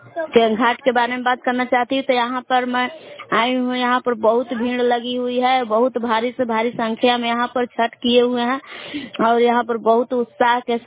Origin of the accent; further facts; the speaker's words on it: Belal, Bihar, India; मैं ग्राम बेलाल जिला कैमूर भुगवा के निवासी हूँ।